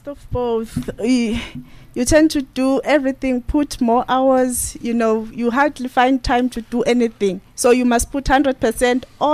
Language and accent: English; Witbank, Mpumalanga, South Africa; I'm from Witbank